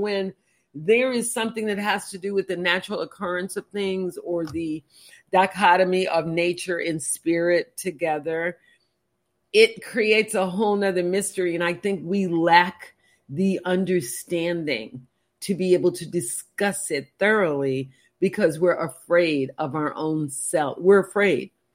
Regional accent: the South, United States; Now, I grew up in the South where there's a lot of that.

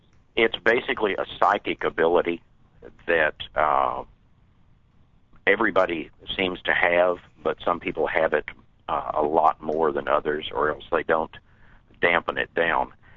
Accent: Texas, United States; moved away; also born or lived in Oklahoma; Now, I moved here, I guess, 20 years ago. And I grew up in Texas and Oklahoma and was in the Army and traveled around and came down here, fell in love with it.

